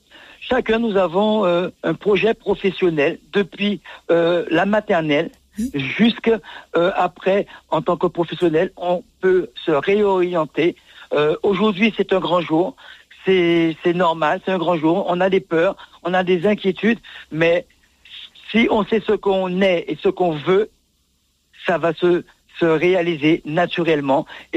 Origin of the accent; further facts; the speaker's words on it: Guadeloupe; je suis guadeloupéen.